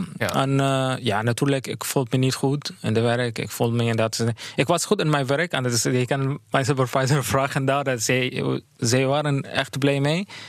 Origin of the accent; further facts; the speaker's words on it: Syria; Dutch is a second language; moved away as an adult; now in Netherlands; Ik kom uit Syrië. Ik heb een Palestijnse achtergrond, maar ik was in Syrië geboren, gegroeid en gestudeerd. En gewerkt ook.